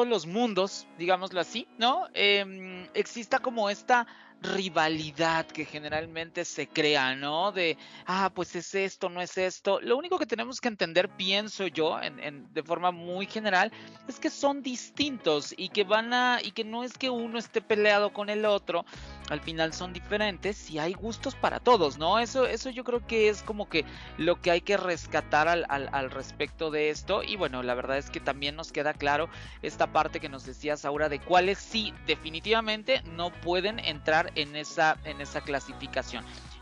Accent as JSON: {"language": "Spanish", "country": "Mexico", "said": "nosotros como mexicanos malinchistas en muchas ocasiones"}